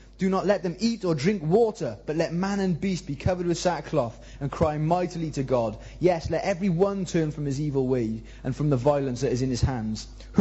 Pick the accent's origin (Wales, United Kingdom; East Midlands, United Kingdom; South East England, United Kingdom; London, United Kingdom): Wales, United Kingdom; Pontypool; When I was a kid in Pontypool, there was a canal going along the back of my garden.